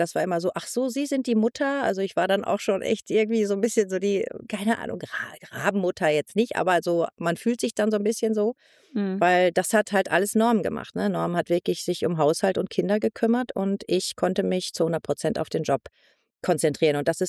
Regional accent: Soest, North Rhine-Westphalia, Germany; born there; Ich komme gebürtig aus Soest, aus Nordrhein-Westfalen.

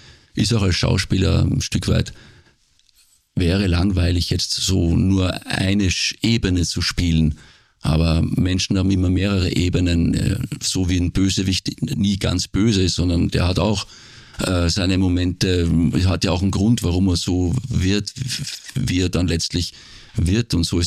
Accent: Austria; now in Germany; Ich bin aus Österreich, weg nach Deutschland, ganz weit weg.

